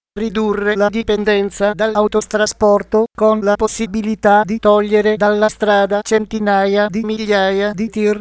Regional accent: Piedmont, Italy; Come piemontese credo che la Torino-Lione sia una priorità

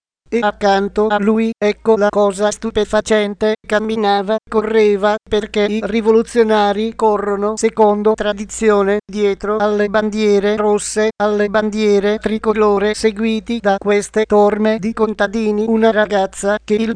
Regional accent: Sicily, Italy; una cosa molto bella che io da siciliano non condivido

